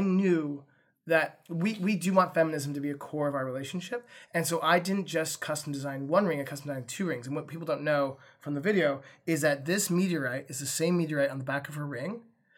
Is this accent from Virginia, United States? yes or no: no; Windsor, California, United States; we passed Windsor, which is my hometown in Sonoma County.